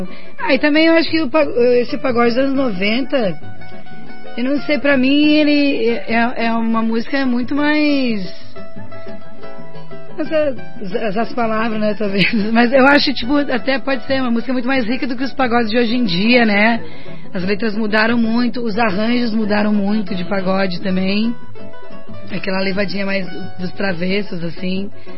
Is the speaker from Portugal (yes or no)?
no; Porto Alegre, Rio Grande do Sul, Brazil; also born or lived in Londrina; Mas eu fui criada em Porto Alegre, né?